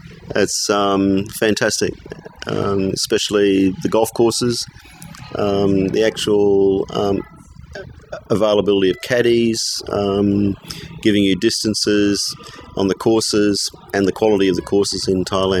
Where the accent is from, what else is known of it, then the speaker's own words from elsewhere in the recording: Brisbane, Queensland, Australia; The climate, I'm from Brisbane, so the climate is around about the same, except probably a little bit more humid.